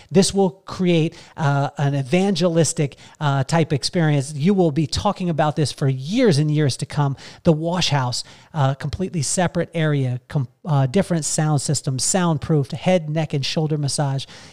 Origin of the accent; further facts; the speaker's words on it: United States; the fact that you're from Australia and I'm from America.